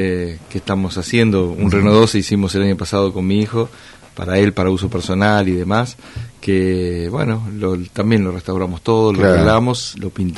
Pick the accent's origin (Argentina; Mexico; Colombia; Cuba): Argentina; Bragado, Buenos Aires Province; born there; Yo nací en la ciudad de Bragado